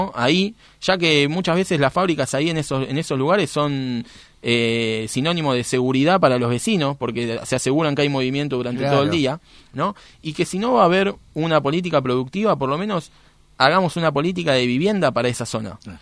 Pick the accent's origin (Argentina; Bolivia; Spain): Argentina; La Boca, Buenos Aires; En la Boca, yo soy del barrio de La Boca